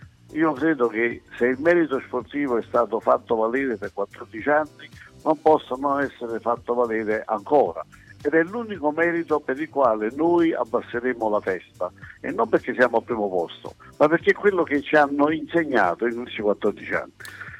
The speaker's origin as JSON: {"language": "Italian", "town": "Naples", "region": "Campania", "country": "Italy", "said": "io sono napoletano di Napoli e vivo a Napoli"}